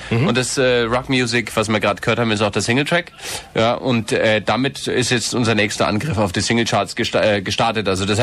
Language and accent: German; Erlangen, Bavaria, Germany; der 15. Dezember bei uns daheim in Erlangen